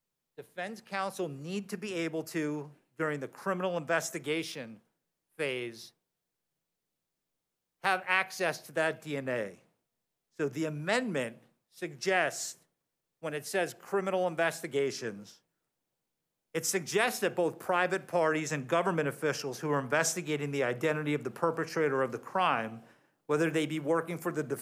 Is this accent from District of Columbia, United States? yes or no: no; Fort Lauderdale, Florida, United States; I'm also a proud Floridian. I grew up down here. I grew up in Fort Lauderdale. So don't hold my Yankee-ness against me.